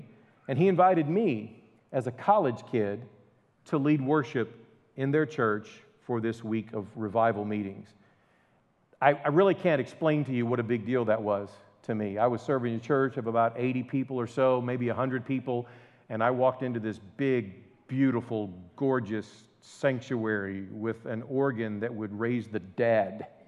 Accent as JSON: {"language": "English", "region": "Illinois", "country": "United States", "tie": "born or raised there", "said": "Westview Baptist Church in Belleville, Illinois. It was pretty close to my hometown."}